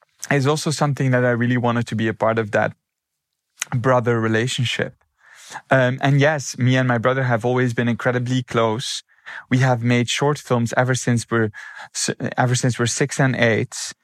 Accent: Belgium; because I'm from Belgium. I'm not Greek

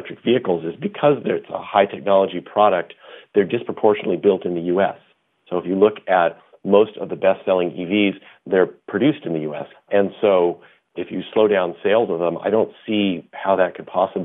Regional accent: Los Angeles, California, United States; I grew up in Los Angeles, and in the 1970s, the air was brown here.

